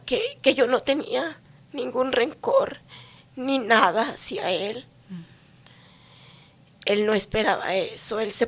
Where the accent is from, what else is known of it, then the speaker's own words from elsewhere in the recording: Zacatecas, Mexico; yo soy de Zacatecas, México. Vengo de una familia muy grande. Ajá. Somos 9 hermanos.